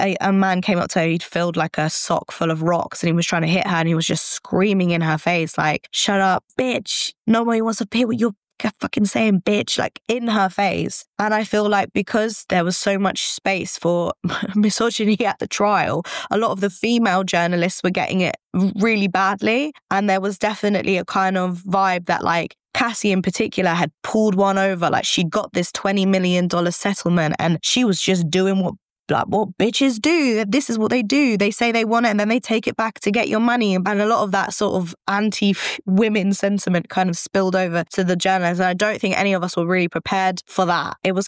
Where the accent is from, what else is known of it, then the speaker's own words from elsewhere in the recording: England, United Kingdom; I got away with a lot just by being English and just saying, I'm English.